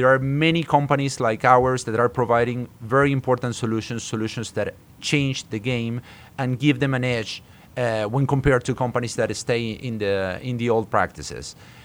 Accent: Argentina; I grew up in Argentina, so I had a software company there.

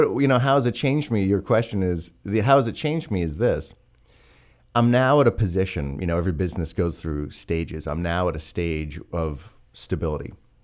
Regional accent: Quebec, Canada; I grew up in Quebec.

